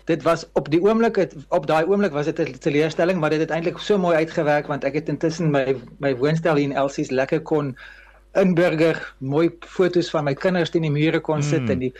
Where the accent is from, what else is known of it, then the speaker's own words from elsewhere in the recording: Germany; ek het mos in Duitsland groot geword